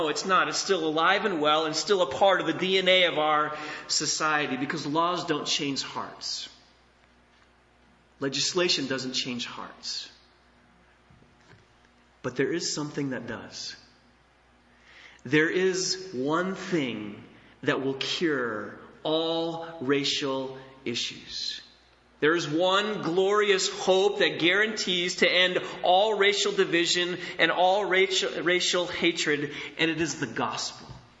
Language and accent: English; Michigan, United States; And I'll be honest, growing up in West Michigan, I feel kind of immune to this.